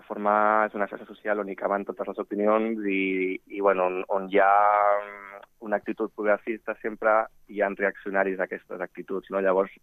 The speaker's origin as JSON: {"language": "Catalan", "region": "Catalonia", "country": "Spain", "said": "jo soc de Catalunya"}